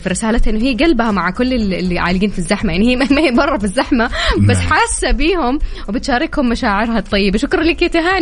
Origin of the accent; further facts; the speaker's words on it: Taif, Makkah Province, Saudi Arabia; born there; تصدق أنه أنا من مواليد الطايف؟